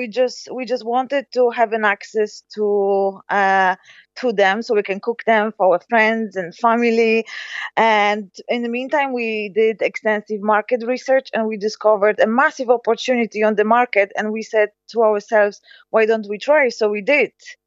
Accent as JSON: {"language": "English", "country": "Poland", "second_language": "English", "moved": "as an adult", "lives_now": "Ireland", "said": "So I came to from Poland. I came to Ireland for work, as many of us living here in Ireland."}